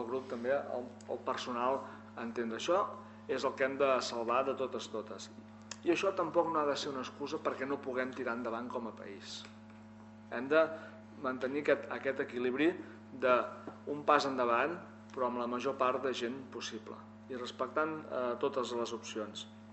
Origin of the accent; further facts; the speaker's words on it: Catalonia, Spain; I això, com a catalans, també ens ha de donar la força que ens ha de tenir.